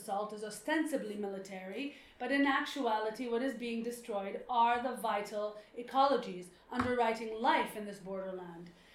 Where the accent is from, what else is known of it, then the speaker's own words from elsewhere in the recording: Lebanon; I grew up in Lebanon during its very many wars.